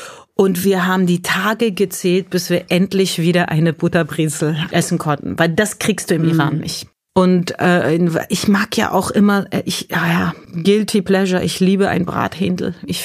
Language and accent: German; Bavaria, Germany; ich bin in Bayern aufgewachsen